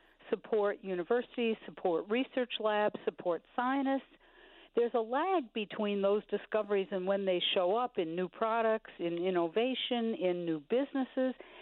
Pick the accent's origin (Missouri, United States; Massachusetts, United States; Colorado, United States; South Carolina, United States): Massachusetts, United States; Massachusetts, my home state, my home region, other places that are innovation hubs around the country